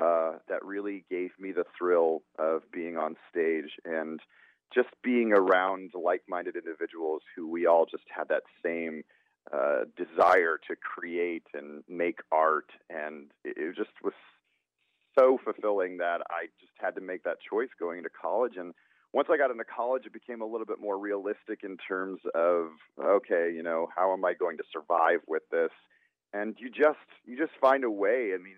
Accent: Phoenix, Arizona, United States; Well, once again, I was born and raised in Phoenix.

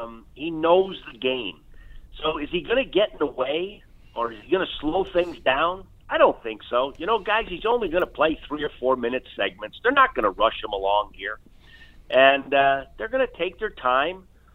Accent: Massachusetts, United States; And I grew up in Massachusetts, and I had a tear in my eye reading about it.

